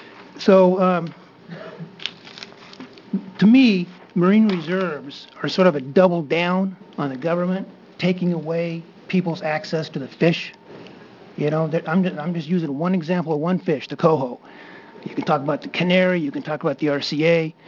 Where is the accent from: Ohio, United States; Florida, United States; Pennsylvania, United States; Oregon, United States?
Oregon, United States; Garibaldi; I'm from Garibaldi. I'm a salmon troller.